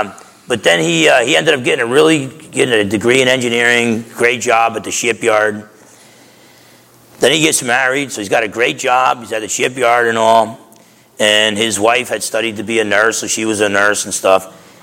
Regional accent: New Jersey, United States; But I was just a fool growing up in New Jersey. You either had to be tough or you had to talk tough.

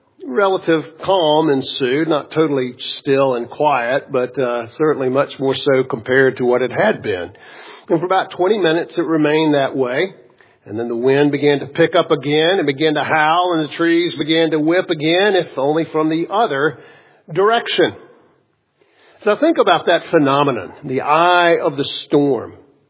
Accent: Mississippi, United States; In August of 2005, Hurricane Katrina hit the Gulf Coast of my home state, Mississippi.

